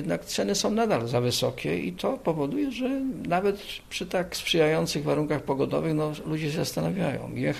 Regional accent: Kołobrzeg, West Pomeranian Voivodeship, Poland; ja z Kołobrzegu mogę powiedzieć, że tam boom inwestycyjny w turystyce jest olbrzymi

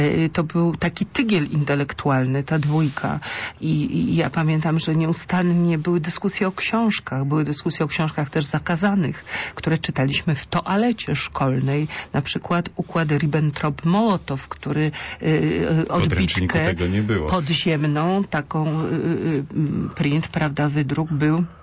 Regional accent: Poznań, Greater Poland Voivodeship, Poland; Pochodzę z Poznania, więc dlatego to podkreśliłam. Jestem poznańczanką, mam tutaj cała moja rodzina … są właśnie bardzo związani z Wielkopolską głównie.

